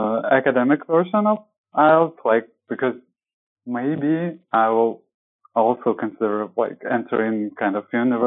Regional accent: Moscow, Russia; English is a second language; I'm from Russia, from Moscow.

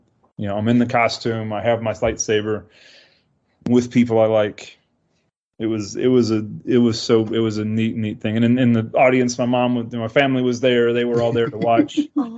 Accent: the South, United States; accent: Southern; I have a thick natural accent, you know, being born and raised in the South.

